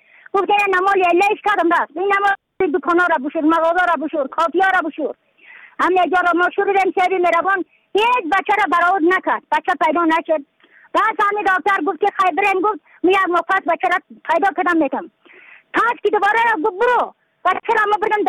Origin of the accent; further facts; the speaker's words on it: Badakhshan, Afghanistan; از بدخشان هستم مرکز بدخشان ولسوالی اتل پایان قیره اوین